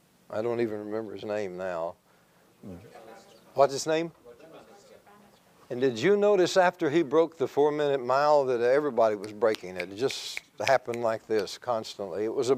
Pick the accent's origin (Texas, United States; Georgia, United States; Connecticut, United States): Texas, United States; and you'll forgive me, I am a Texan and rather plain spoken